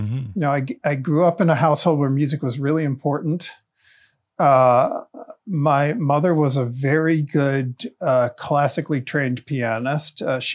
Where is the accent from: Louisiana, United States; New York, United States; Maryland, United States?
Maryland, United States; Baltimore; We grew up mostly in Baptist churches in the Baltimore area, either Southern Baptist or Independent Baptist churches.